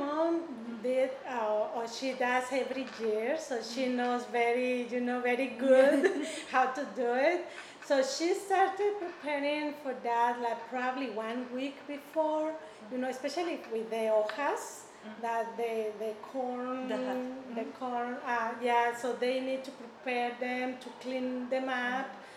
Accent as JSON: {"language": "English", "region": "Guanajuato", "country": "Mexico", "second_language": "English", "lives_now": "United States", "said": "I am from Guanajuato, Mexico, that is on the center part of Mexico."}